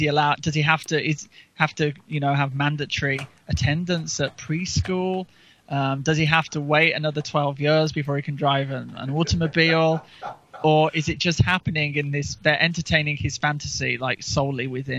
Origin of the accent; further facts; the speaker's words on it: England, United Kingdom; because my history as an English person did not intertwine so intimately with that of the white Americans working there.